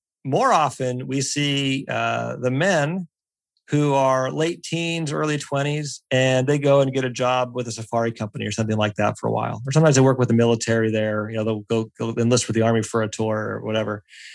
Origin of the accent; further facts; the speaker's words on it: Pennsylvania, United States; I grew up in Pennsylvania. And you see Amish folks out, you know, in some parts of Pennsylvania